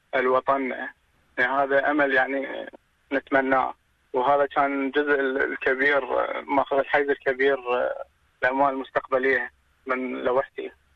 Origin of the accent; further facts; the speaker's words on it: Iraq; من العراق احنا 3 عراقيين بالمعرض